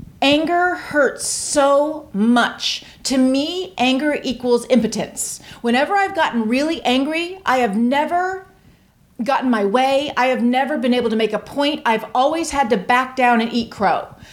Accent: Tampa, Florida, United States; In Tampa, Florida.

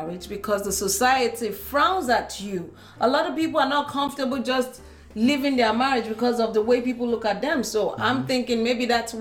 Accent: Nigeria; What do you mean? In Nigeria?

